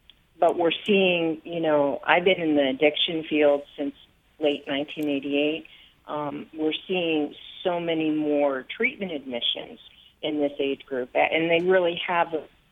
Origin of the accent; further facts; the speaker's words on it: Florida, United States; I'm from Florida.